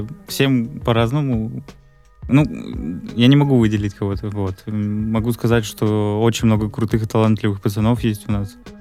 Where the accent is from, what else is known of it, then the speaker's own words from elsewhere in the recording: Vladimir, Vladimir Oblast, Russia; Я с города Владимира.